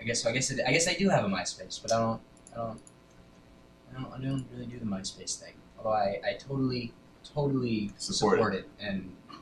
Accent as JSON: {"language": "English", "region": "Connecticut", "country": "United States", "tie": "born or raised there", "also_born_or_lived": "Kibbutz Yahel, Israel", "said": "I'm Israeli. I was born in Israel. I lived on Kibbutz Yahel, which is all the way down south, and was lived there until I was 1.5, and then my family moved to Connecticut."}